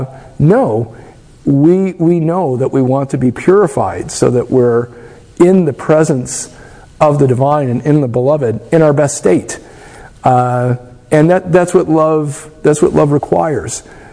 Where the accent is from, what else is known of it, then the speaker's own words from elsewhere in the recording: United States; but we still pick up a lot of American things because we're Americans.